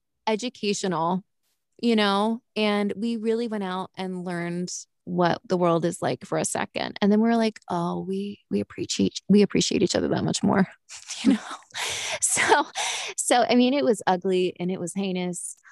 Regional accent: United States; also born or lived in United Kingdom; all of my experiences as an adult, and my whole context for motherhood was British, even though I'm American.

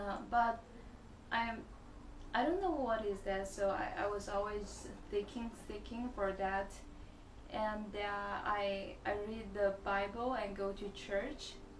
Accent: China; now in Korea; I'm from China. I've been in Korea like 3 years.

